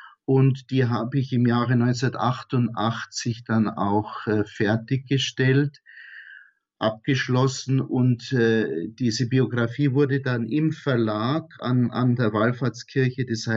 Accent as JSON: {"language": "German", "region": "Bavaria", "country": "Germany", "tie": "born or raised there", "said": "in der Nähe meiner Heimatstadt zu Gast in Schwarzenfeld."}